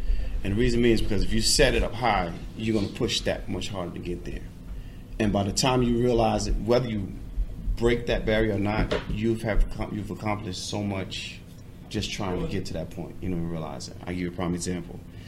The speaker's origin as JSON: {"language": "English", "region": "New York", "country": "United States", "lives_now": "Charlotte, United States", "said": "I live in Charlotte. I'm from New York, but I live in Charlotte now."}